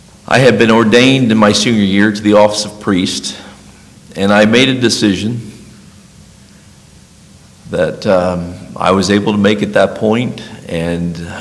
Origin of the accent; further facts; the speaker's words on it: New Jersey, United States; When I was a teenager in high school, I'm from New Jersey, I had attempted to read the Book of Mormon on various occasions